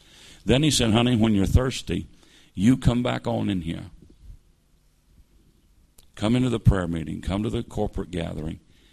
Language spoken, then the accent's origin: English; West Virginia, United States; And I grew up in West Virginia, hillbilly country, the eastern part of the U.S.